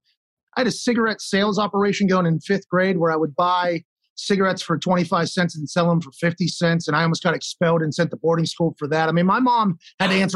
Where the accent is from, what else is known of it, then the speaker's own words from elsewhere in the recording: Pittsburgh, Pennsylvania, United States; born there; I was born in McGee's Women's Hospital in Pittsburgh.